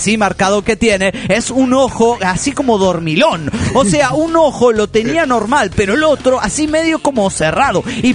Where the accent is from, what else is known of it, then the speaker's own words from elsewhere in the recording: San Martín de los Andes, Neuquén, Argentina; de San Martín de los Andes, Argentina.